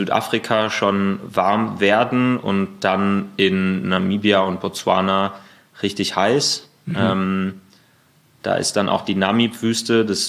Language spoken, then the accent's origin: German; Berlin, Germany